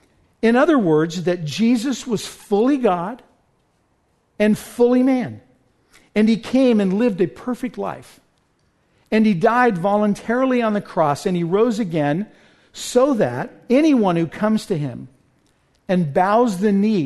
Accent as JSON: {"language": "English", "town": "Wichita", "region": "Kansas", "country": "United States", "tie": "born or raised there", "said": "When I was in high school, I grew up in Wichita, Kansas. There's no ocean, so we'd spend a lot of time at a pool."}